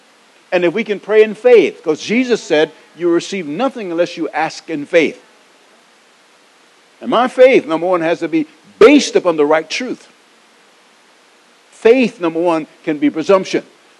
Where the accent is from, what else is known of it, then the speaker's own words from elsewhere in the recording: Atlanta, Georgia, United States; I'm from Atlanta, trust me, I know.